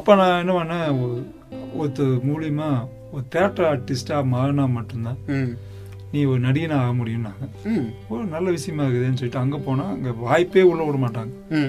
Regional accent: Mullupadi, Tamil Nadu, India; now in Chennai, India; நான் வந்து கிணத்துக்குழு பக்கத்தால் ஒரு முள்ளுப்பாடி கிராமத்தில் தான் வளர்ந்தேன். கிணத்துக்குழு தான் படித்ததெல்லாம். சென்னையில் போய் ஒரு 18-22 வருஷம் ஆச்சு சார்.

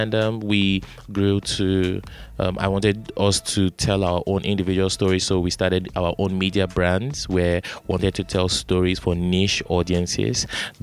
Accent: Jos, Plateau, Nigeria; also born or lived in Warri, Delta State; I was born in Warri, Delta State, Nigeria, but I grew up in Jos, Plateau State.

